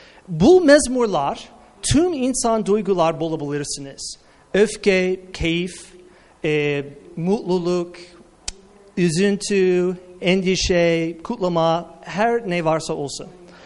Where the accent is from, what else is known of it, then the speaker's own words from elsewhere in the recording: United States; Turkish is a second language; memleketim Doğu Karadeniz çok benzer. O yüzden bir Amerikalı Karadenizlisiyim. Öyle işte ama aksanım öyle değil.